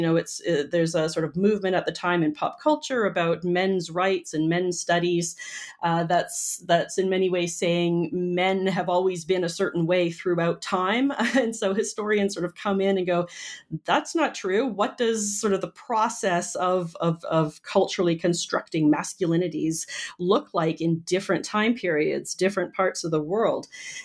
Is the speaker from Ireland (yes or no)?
no; Canada; also born or lived in United States; I am from Canada. I did my PhD at the University of Illinois at Urbana-Champaign and then came back up to Canada to work and teach after much time in the U.S.